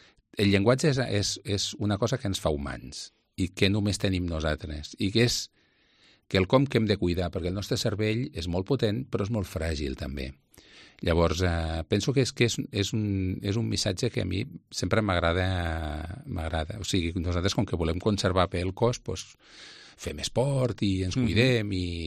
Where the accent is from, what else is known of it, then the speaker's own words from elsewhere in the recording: Lleida, Catalonia, Spain; jo que sóc fill de Lleida